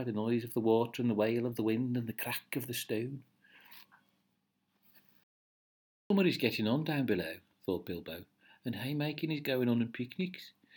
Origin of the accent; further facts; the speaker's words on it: Birmingham, West Midlands, United Kingdom; accent: Birmingham; Unfortunately, my Birmingham accent took a trip to the northwest and became a Liverpudlian accent.